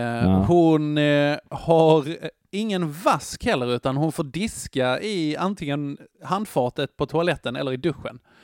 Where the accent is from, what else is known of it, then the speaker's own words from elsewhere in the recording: Skåne, Sweden; som skåning